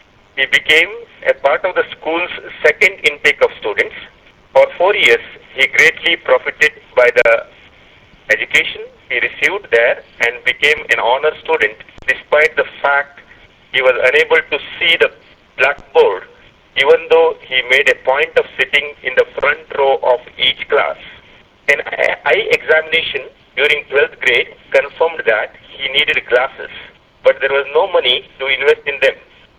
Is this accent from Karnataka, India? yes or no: yes; Bangalore, Karnataka, India; So if you come to my native place, I am from Bangalore